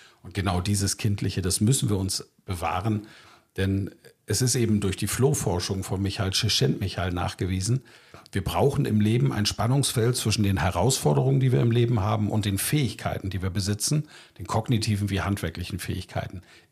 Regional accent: Germany; Wir Deutschen

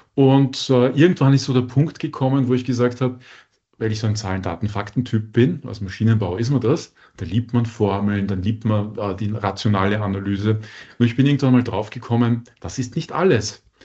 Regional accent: Vienna, Austria; born there; now in Linz, Austria; Ja, ich bin Deutscher eigentlich. Hört man jetzt vielleicht nicht so sehr von meinem Akzent. Und ich bin in Wien geboren.

